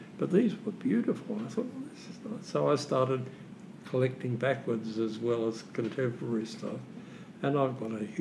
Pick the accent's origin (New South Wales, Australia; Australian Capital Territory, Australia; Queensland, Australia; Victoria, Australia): Victoria, Australia; Melbourne; also born or lived in London; But I grew up in Melbourne.